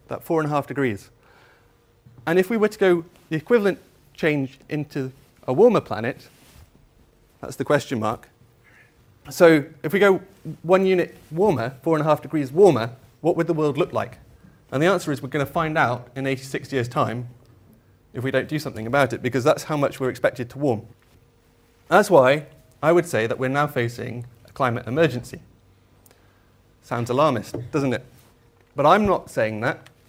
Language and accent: English; Wales, United Kingdom; I grew up in North Wales, in Snowdonia. I feel very blessed to have grown up there.